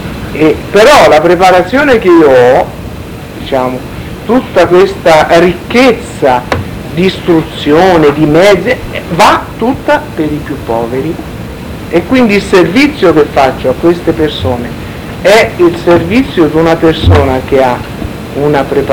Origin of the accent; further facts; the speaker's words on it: Molise, Italy; born there; Dove sono nata io, in Molise